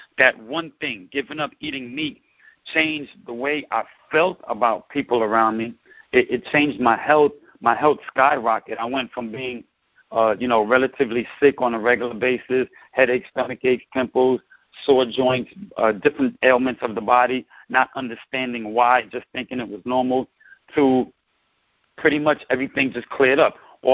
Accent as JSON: {"language": "English", "region": "New York", "country": "United States", "said": "You know, I'm a New Yorker by nature, so me doing anything outside of the norm was just unheard of for me."}